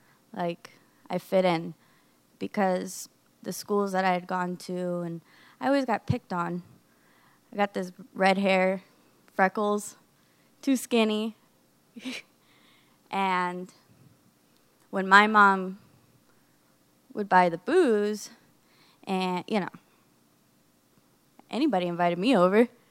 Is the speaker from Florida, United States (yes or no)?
yes; Florida, United States; I was born and raised in Florida. I had a pretty rough upcoming childhood.